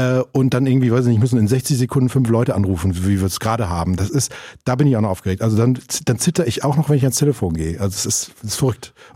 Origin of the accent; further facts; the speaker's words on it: North Rhine-Westphalia, Germany; born there; also ich bin in NRW geboren